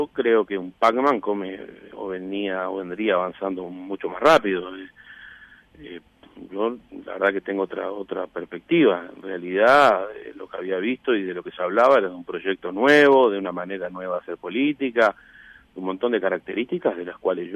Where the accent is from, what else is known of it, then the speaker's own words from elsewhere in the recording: Salto, Uruguay; Yo soy salteño, tengo 46 años, hace 46 años que vivo en Salto.